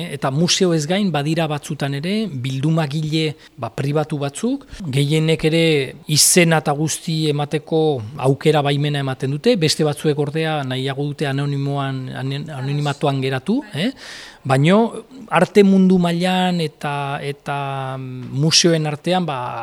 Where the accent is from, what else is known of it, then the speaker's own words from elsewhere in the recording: San Sebastián, Basque Country, Spain; donostiarra naizen